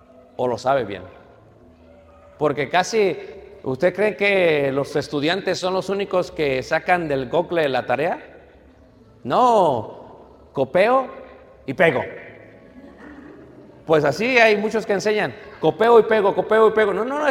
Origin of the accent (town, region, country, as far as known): Mexico